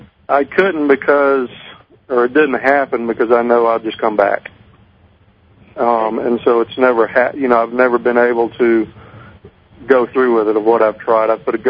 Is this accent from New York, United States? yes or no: no; Hiawassee, Georgia, United States; Up in North Georgia, actually, in the mountains.